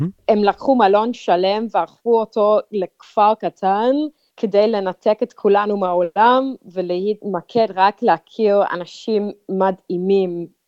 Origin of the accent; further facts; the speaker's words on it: Melbourne, Victoria, Australia; also born or lived in Perth; נולדתי בפרס, בווסטרן אוסטרליה, אבל כאילו באמת גדלתי במלבורן.